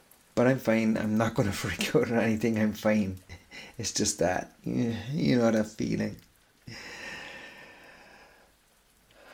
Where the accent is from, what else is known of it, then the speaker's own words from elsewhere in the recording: Ireland; I'm Irish, we bluff our way through everything. As I said, I'm Irish.